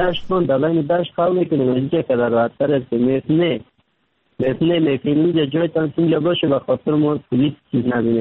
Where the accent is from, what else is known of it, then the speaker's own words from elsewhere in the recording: Afghanistan; now in Turkey; در مدت 3 سال میشه ترکیه آمدم، از افغانستان 3 سال میشه رکن سیدنم ترکیه هستم.